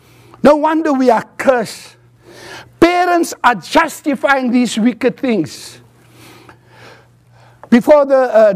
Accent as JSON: {"language": "English", "country": "South Africa", "said": "But living in South Africa today, as a South African citizen, I can do so winning anytime."}